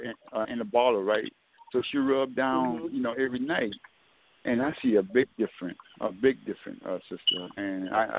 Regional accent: Miami, Florida, United States; from Miami. How y'all doing?

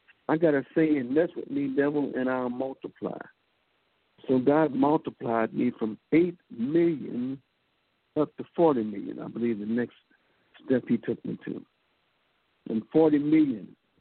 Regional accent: Texas, United States; I came from Texas, and the Lord led me in Texas and showed me a board.

